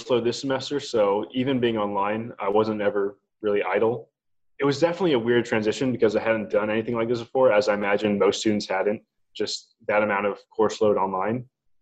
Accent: Jacksonville, Florida, United States; also born or lived in Philadelphia; Well, I was born in Philadelphia, and my family moved down to Jacksonville in 2005. I've kind of grown up with the community, even if it wasn't born here.

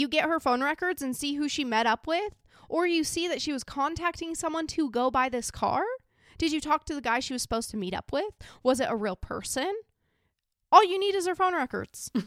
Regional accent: Idaho, United States; I'm not from Baton Rouge. I'm from a small little country town in Idaho

